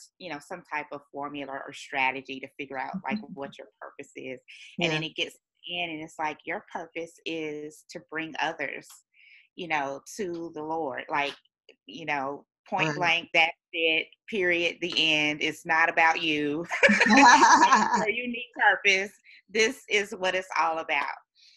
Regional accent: Atlanta, Georgia, United States; now in Jacksonville, United States; I grew up in Atlanta, Georgia.

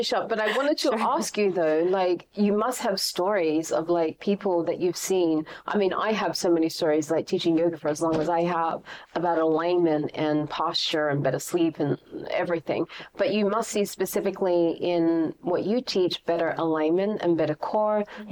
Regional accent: Australia; also born or lived in Asia; now in Belgium; as an Australian, like, obviously coming to Belgium and seeing how the European people. I mean, it's different. Everyone's body is different. I've been in Asia for 10 years.

